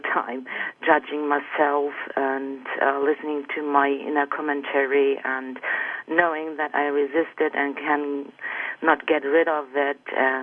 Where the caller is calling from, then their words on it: Bachterheide, Germany; I'm calling from Bachterheide in Germany.